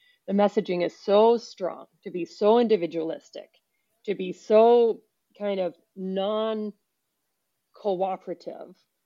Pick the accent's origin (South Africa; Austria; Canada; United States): Canada; I'm dual Canadian American citizenship, but culturally, you know, much more Canadian, having been born and raised there.